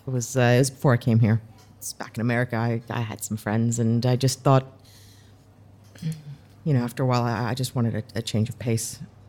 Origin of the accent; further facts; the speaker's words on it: New York, United States; now in United Kingdom; I'm from the States, New York, but I've been here for a bit now. Haven't lost my accent.